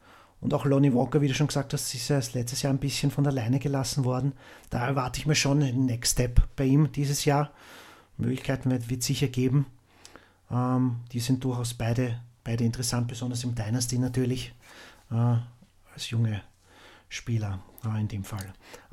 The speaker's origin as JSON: {"language": "German", "country": "Austria", "said": "Als Österreicher muss ich natürlich eine Lanze für ihn brechen"}